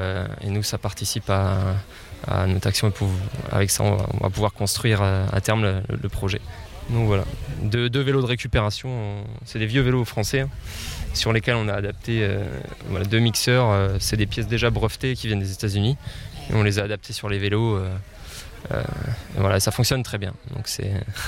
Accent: Saint-Hilaire-du-Harcouët, Normandy, France; Nous, on est originaire vraiment de Saint-Hilaire-du-Harcouët

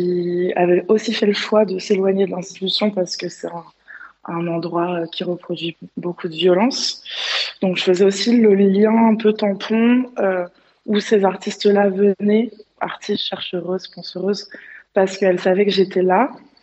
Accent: Montreuil, Île-de-France, France; also born or lived in Brazil; now in Marseille, France; je suis une personne métisse franco-nigérienne. Je suis à Marseille depuis 3 ans et demi, sinon je viens de Montreuil et j'ai vécu pendant longtemps au Brésil où j'ai pu faire mes masters et aussi découvrir que j'étais une personne racisée et que c'était positif.

